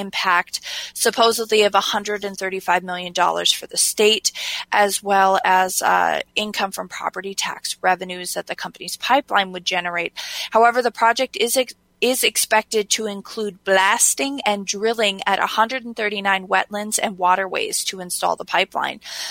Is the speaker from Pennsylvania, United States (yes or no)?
no; Red Lake Nation, Minnesota, United States; now in central Minnesota, United States; I am from the Red Lake Nation in northern Minnesota, and I reside in central Minnesota now.